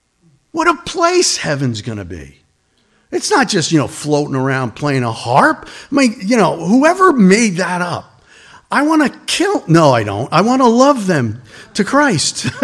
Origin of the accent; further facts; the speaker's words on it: United States; you know, as an American, look, we have it made, brothers and sisters, right?